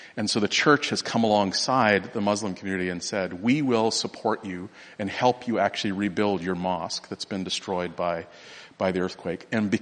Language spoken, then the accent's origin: English; Canada; We're Canadian and we're seeing it in the Canadian context.